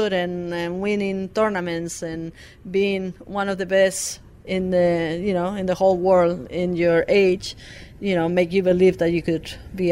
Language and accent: English; Aragon, Spain; In my hometown, but like my area, which is called Aragon.